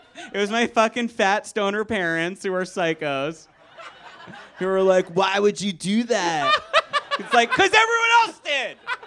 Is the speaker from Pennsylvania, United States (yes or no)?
yes; Philadelphia, Pennsylvania, United States; I grew up in Philadelphia.